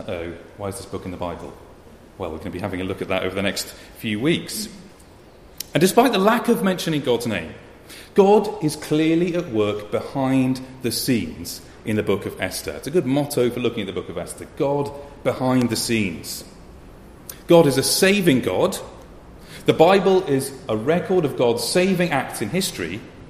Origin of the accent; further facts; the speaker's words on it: United Kingdom; Nothing too stressful, don't worry, we are British.